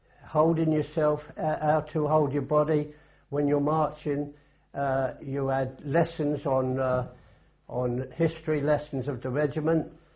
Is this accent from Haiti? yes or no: no; England, United Kingdom; To me as an Englishman